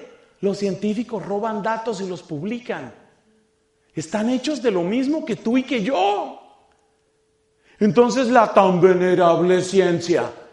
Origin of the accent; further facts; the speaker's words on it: Colombia; now in United States; Esto no lo digo como colombiano, no.